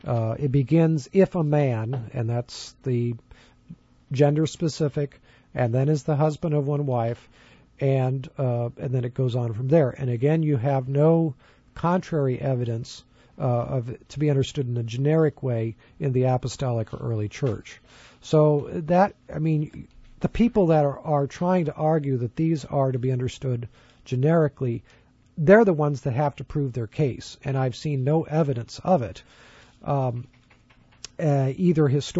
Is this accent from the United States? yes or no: yes; California, United States; I grew up in California.